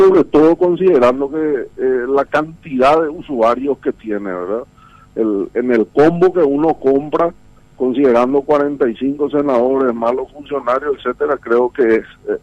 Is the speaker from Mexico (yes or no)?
no; Paraguay